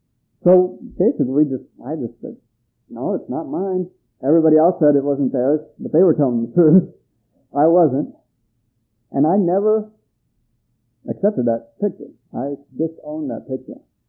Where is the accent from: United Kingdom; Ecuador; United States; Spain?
Ecuador; I grew up in Ecuador. I was born and raised down there. And I went to school out in a jungle base out in the jungle in Limoncocha.